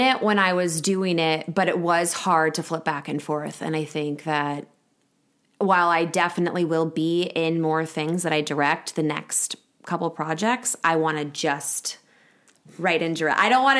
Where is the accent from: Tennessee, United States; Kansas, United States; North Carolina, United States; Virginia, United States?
Kansas, United States; I grew up in Kansas.